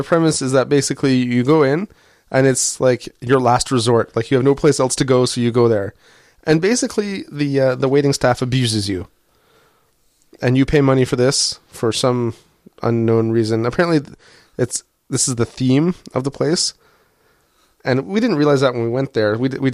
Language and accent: English; Canada; Yeah, exactly. We're Canadian.